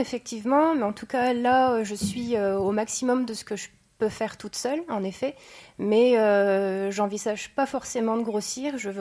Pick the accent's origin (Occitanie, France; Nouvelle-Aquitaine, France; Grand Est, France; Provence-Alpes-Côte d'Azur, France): Grand Est, France; Saint-Germain; Tout à fait, je suis originaire de Saint-Germain.